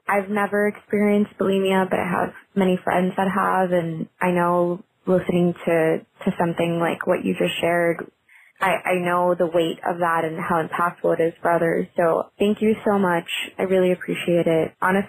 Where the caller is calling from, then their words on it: Miami, Florida, United States; I'm calling from Miami.